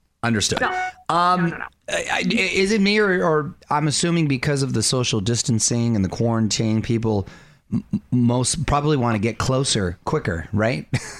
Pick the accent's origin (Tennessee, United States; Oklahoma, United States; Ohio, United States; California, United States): California, United States; San Diego; Yeah, I'm from South San Diego.